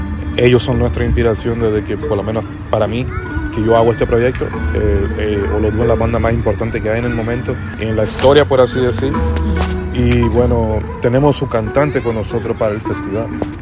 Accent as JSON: {"language": "Spanish", "town": "Salvador", "region": "Bahia", "country": "Brazil", "tie": "born or raised there", "lives_now": "Toronto, Canada", "said": "que viene de Salvador, Bahía, Brasil, que es mi ciudad natal. Yo hablo español porque tengo padres chilenos, pero nacido y criado en Bahía, Brasil."}